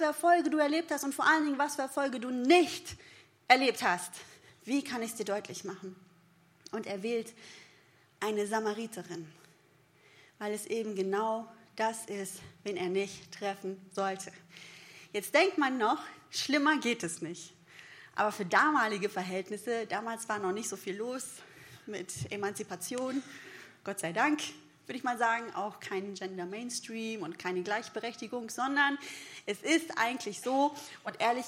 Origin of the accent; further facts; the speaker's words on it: North Rhine-Westphalia, Germany; ich komme aus der Nähe vom Ruhrgebiet, da hat man es im Süden nicht so leicht